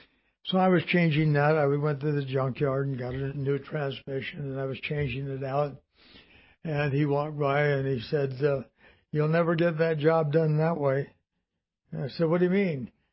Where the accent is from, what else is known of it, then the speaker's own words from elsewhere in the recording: Compton, California, United States; I grew up in Compton, California, which is a terrible place to live today.